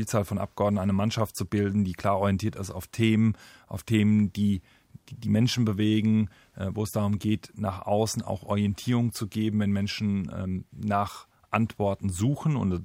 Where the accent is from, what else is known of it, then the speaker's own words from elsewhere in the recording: Oberstdorf, Bavaria, Germany; born there; Ich komme nun mal gebürtig aus Oberstdorf, aus dem Oberallgäu.